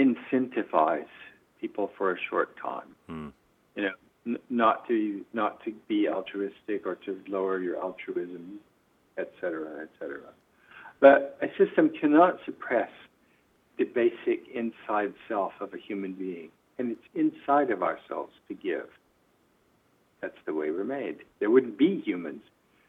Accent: United States; I find, you know, as an American visiting Canada and working with people in your embassies in the Middle East for three decades

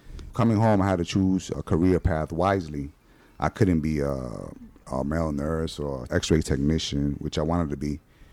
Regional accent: New York, United States; and I'm from New York.

